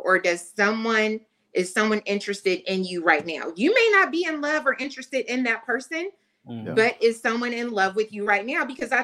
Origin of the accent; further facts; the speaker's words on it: Portland, Oregon, United States; moved away; And this is when I'm originally from Portland, Oregon.